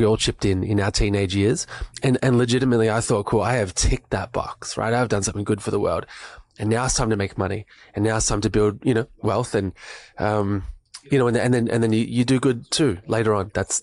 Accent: Melbourne, Victoria, Australia; Yeah, so I grew up in Melbourne.

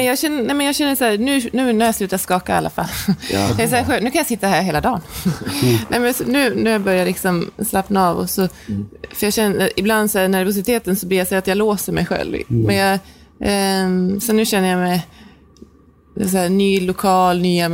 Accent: Norrland, Sweden; Och så skyller jag alltid på att jag är norrlänning.

